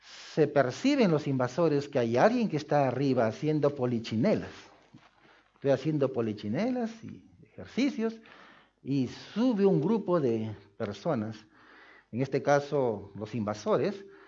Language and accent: Spanish; Lima, Peru; also born or lived in Piura; nací en Piura. Y mi papá fue destacado a Lima, ya. Y ahí hemos crecido, nos hemos desarrollado. Somos 8 hermanos de una familia. Somos una familia numerosa.